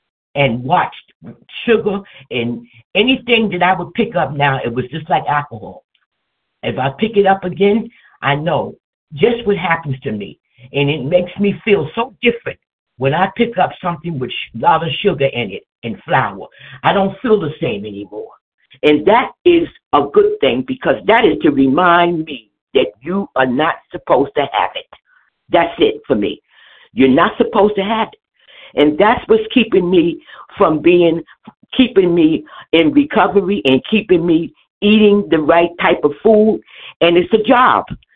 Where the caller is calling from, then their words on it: New Jersey, United States; New Jersey. I'm in New Jersey, Warren County. Yes.